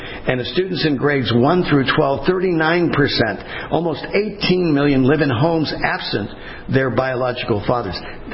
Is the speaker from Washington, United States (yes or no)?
no; California, United States; I'm from Southern California. I grew up.